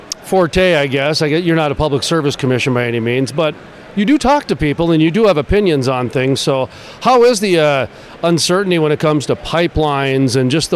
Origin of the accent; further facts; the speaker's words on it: North Dakota, United States; So I'm from North Dakota. We've got the Bakken crude oil